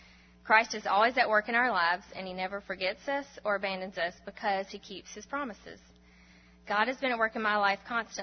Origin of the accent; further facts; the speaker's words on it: West Point, Mississippi, United States; born there; I was born in 1984 in West Point, Mississippi, and I was named for both of my grandmothers.